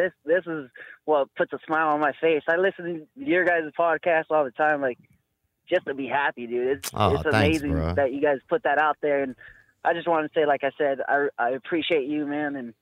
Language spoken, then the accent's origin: English; Eugene, Oregon, United States; But so I grew up here in Eugene, Oregon with my two aunts.